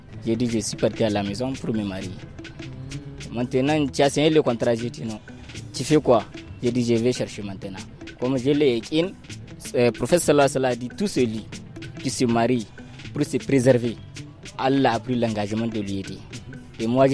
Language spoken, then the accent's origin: French; Maradi, Maradi Region, Niger; Je suis de Maradi.